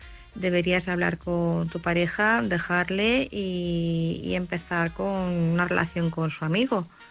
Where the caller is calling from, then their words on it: Madrid, Community of Madrid, Spain; corresponsal de Madrid.